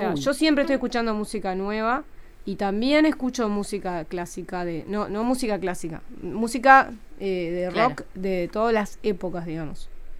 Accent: Maldonado, Uruguay; como yo me crié en Maldonado, y en Maldonado toda la gente va a bailar, ¿viste?

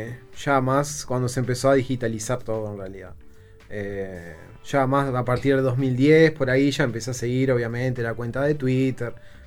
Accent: Uruguay; como buen uruguayo, a marcar fuerte en la mitad de la cancha

